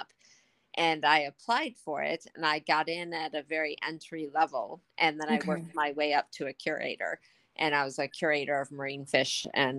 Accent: New York, United States; In an itty bitty teeny town where there's nothing in northern New York, right on the Canadian border.

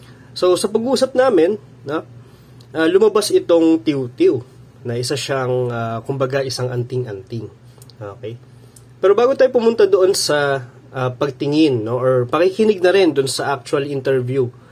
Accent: Mimaropa, Philippines; So ako po ay taga Marinduque, no?

